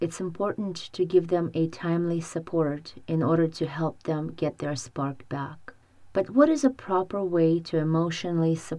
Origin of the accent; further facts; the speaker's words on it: Ukraine; Please keep in mind that I am also from Ukraine and I still have relatives living there.